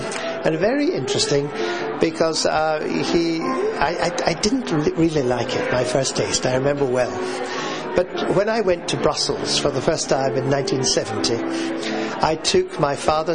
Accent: Edinburgh, Scotland, United Kingdom; So I decided on my first Christmas and New Year back in Edinburgh, which was my hometown

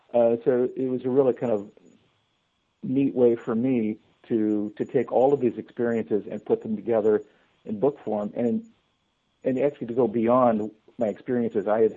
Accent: Iowa, United States; I'm from Iowa, so I'm familiar with the term farmer's tan.

